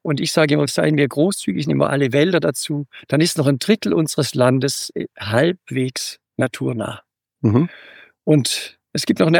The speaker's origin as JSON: {"language": "German", "town": "Herrenberg", "region": "Baden-Württemberg", "country": "Germany", "tie": "born or raised there", "said": "Das ist meine Heimat, Mittlerneckarraum, südlich von Stuttgart bin ich groß geworden, habe einen wunderbaren großen Wald, Schönbuch. Die Stadt heißt Herrenberg."}